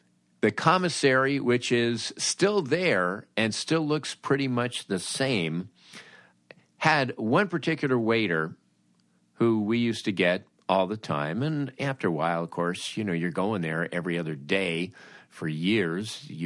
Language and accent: English; Los Angeles, California, United States; But that is a memory that I have growing up in Los Angeles of 20th Century Fox.